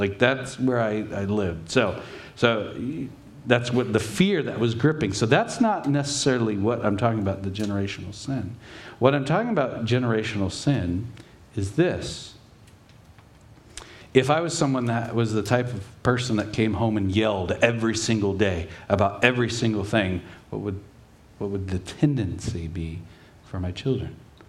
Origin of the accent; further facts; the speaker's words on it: Long Beach, California, United States; But where I grew up in Long Beach, everything was passed down.